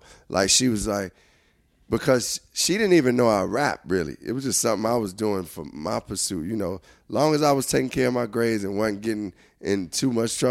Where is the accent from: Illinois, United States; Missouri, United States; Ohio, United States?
Illinois, United States; Chicago; See me, like, I'm coming from Chicago.